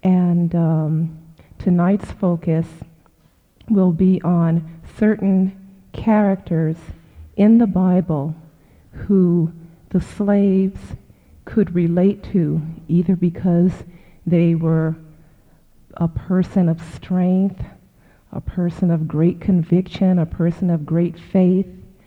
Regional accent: Oakland, California, United States; I'm from Oakland, California.

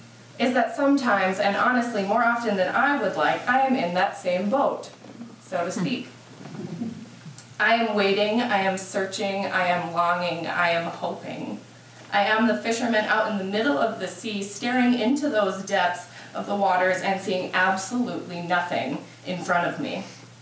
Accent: North Dakota, United States; I'm also from North Dakota, which means I'm a far better land creature than sea.

